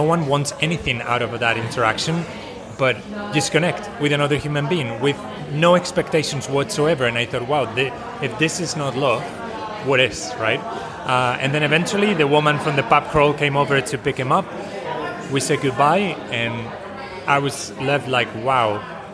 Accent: Spain; also born or lived in New Zealand; now in Chiang Mai, Thailand; I'm from Spain and New ZealandI'm in Chiang Mai now because I'm working and traveling around Southeast Asia.

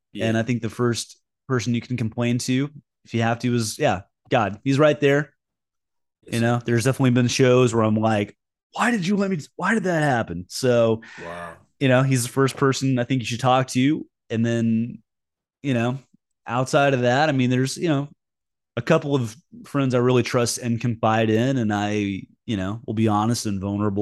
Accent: the South, United States; I love that I grew up in the South. I love our summers. I love the people I grew up with.

